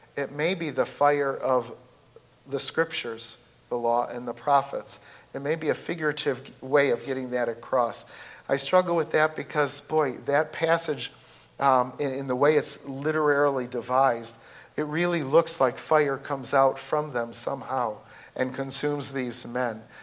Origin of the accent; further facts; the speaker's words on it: Chicago, Illinois, United States; And when I grew up in Chicago, a lot of my friends in the neighborhood were going to confirmation in the Roman Catholic Church.